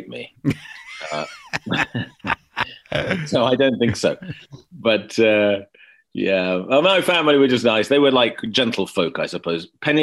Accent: London, United Kingdom; I grew up in West London.

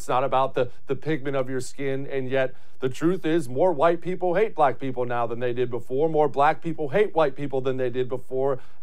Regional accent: Montana, United States; Obviously, I'm more of a country guy. I grew up in Montana, but I love cities too.

